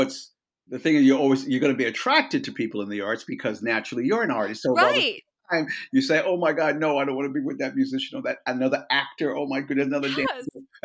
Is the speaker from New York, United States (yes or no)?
yes; New York, United States; I'm from New Yorker. I was born and raised in New York. And my father was Caribbean. My mother was American.